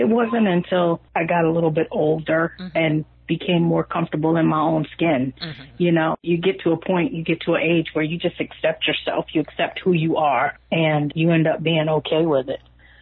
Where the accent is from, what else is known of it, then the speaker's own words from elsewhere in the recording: New York City, New York, United States; Yes, I was. Born and raised in Harlem.